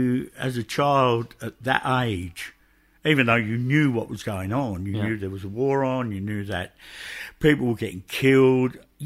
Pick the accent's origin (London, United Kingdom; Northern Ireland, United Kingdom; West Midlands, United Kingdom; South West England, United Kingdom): London, United Kingdom; I grew up in the East End of London. I was born in the East End of London. About 3 years before the Second World War started.